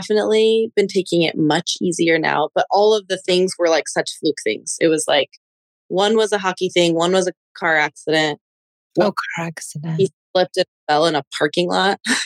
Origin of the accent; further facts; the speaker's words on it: Utah, United States; I'm from Utah and I have two teenage boys